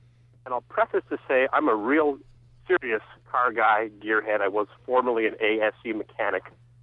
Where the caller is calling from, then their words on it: Saranac, New York, United States; in Saranac.